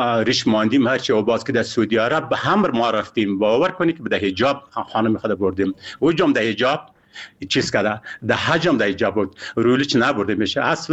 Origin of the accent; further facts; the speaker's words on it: Afghanistan; ما افغان هستیم، مسلمان هستیم،